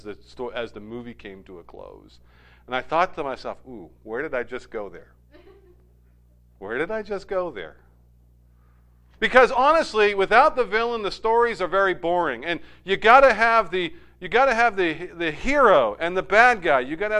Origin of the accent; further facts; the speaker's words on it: United States; Growing up in America, there's a one thing that is true as apple pie and ice cream, and that is movies.